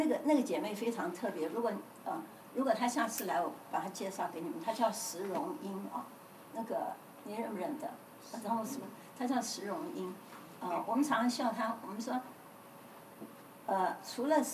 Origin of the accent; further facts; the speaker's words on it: China; 所以你知道我们中国人常常是中国人在一起啊，就比较开心。